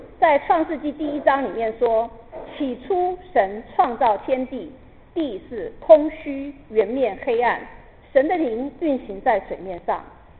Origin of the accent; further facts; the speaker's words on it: China; 你记得我们中国人讲学徒